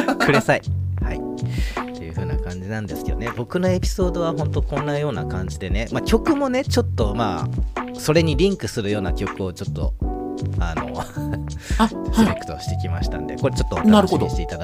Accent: Osaka, Japan; はい、僕大阪なんですけど、大阪の

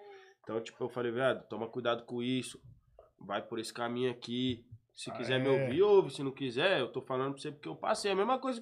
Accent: São Paulo, Brazil; lá da Zona Sul, lá do Capão

